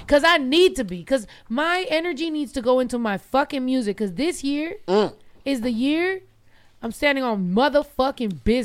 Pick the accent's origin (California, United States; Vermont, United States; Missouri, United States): California, United States; San Jose; born there; moved away as an adult; now in Texas, United States; So I moved to Texas when I was like 22.